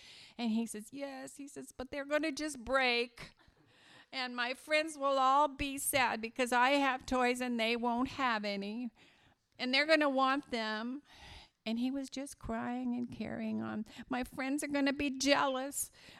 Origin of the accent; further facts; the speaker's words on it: West Virginia, United States; It's going to be mucky and muddy, like West Virginia mud. I'm from West Virginia, and it's terrible.